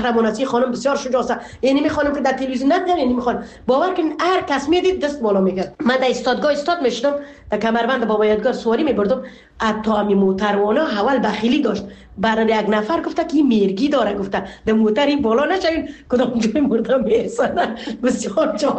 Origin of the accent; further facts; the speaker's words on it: Afghanistan; now in Canada; ما تا شروع آمدیم در کانادا از افغانستان که بر آمدیم